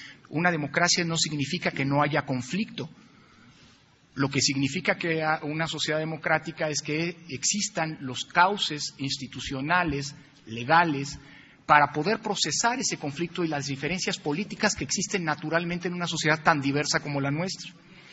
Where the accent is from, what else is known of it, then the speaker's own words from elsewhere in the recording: Mexico; hacernos sentirnos orgullosos como mexicanos